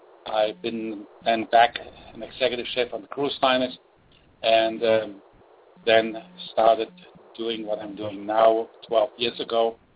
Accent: Germany; moved away as an adult; now in United States; I was born and raised in Germany. I did my apprenticeship as a chef in Germany.

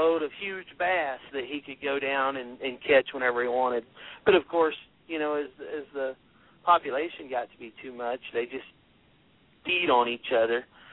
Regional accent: Texas, United States; I'm originally from Texas, and yeah, Texas, there's no such thing as a pond in Texas.

